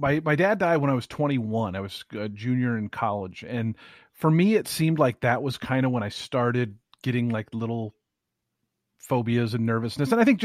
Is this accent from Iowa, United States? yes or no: no; Seattle, Washington, United States; But yeah, I grew up in Seattle, lived here. I went to college up here at University of Washington.